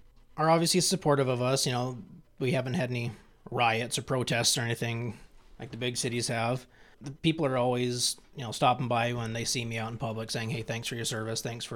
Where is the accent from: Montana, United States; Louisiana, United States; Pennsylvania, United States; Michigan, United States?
Montana, United States; Culbertson; now in Fairview, United States; I'm actually from Culbertson originally. Did my time with EMS and fire there. Was a deputy with the Roosevelt County Sheriff's Office, and then came to Fairview back in 2016.